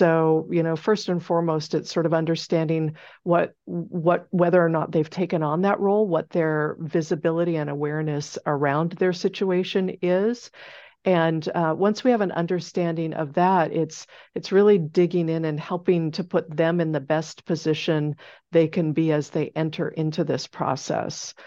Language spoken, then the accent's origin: English; Seattle, Washington, United States; So first of all, I'm a native of the Northwest. So I grew up in and around the Seattle area and continue to enjoy all that it offers. I live in the Capitol Hill neighborhood with my husband.